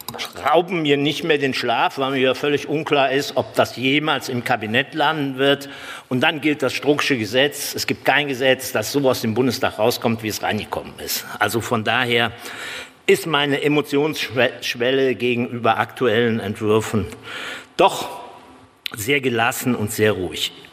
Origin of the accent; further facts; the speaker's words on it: Rhineland, Germany; Ich habe immer noch als Rheinländer die Hoffnung